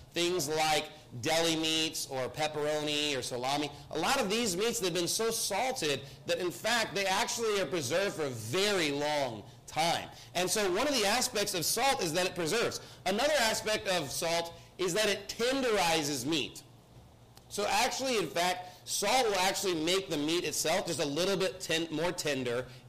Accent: Texas, United States; This is why I'm from Texas, and we love brisket, okay?

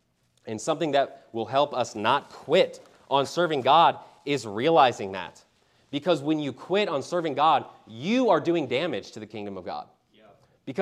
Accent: Vancouver, British Columbia, Canada; I'm like, bro, it's okay. I'm from Vancouver.

